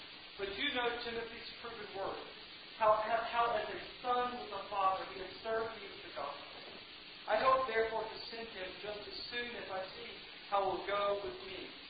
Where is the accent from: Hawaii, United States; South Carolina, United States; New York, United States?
South Carolina, United States; accent: southern drawl; I have a little bit of a southern drawl because I grew up in South Carolina, right?